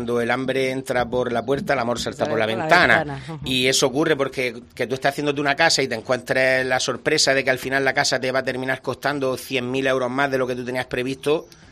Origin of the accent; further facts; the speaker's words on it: Vélez de Benaudalla, Andalusia, Spain; Yo me he criado en un pueblo, soy de Vélez de Benaudalla